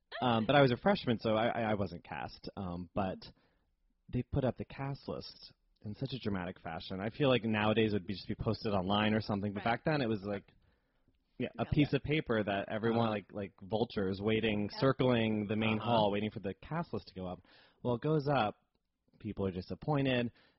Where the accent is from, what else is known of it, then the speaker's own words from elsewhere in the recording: New Jersey, United States; So I grew up in New Jersey and started doing theater at a young age.